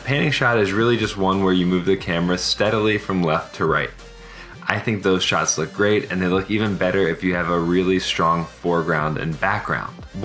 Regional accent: Virginia, United States; I grew up in Virginia, was a super nerd, hacker, thought I was really cool as a kid.

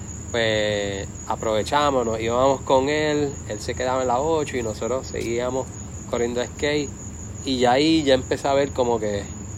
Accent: Levittown, Puerto Rico; donde yo me crié fue en Levittown, y ahí pues entonces vivíamos también cerca de la playa

